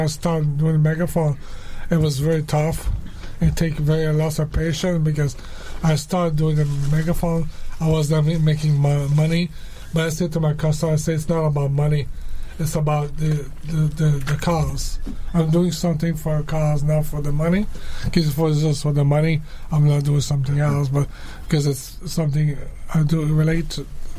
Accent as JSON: {"language": "English", "town": "Montreal", "region": "Quebec", "country": "Canada", "said": "I'm from Montreal. I have no family here. They're all back east."}